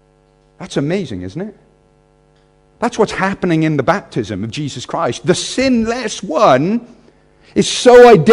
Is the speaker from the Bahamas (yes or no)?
no; Wales, United Kingdom; And it's Wales. I grew up in Wales, so the sun came out once a year and just rained permanently.